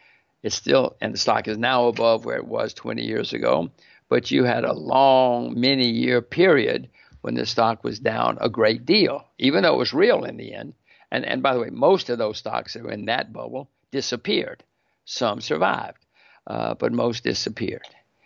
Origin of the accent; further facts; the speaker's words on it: United States; I mean, it's academic because I'm an American. I'm a citizen of the land of the free.